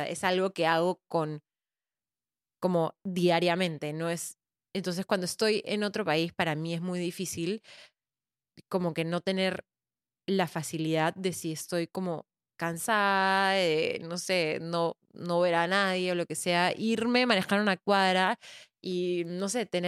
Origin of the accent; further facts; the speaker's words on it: Peru; en verdad yo amo y disfruto estar en Lima, como que yo me siento muy contenta en el país en el que estoy, o sea, amo mi país, amo vivir acá.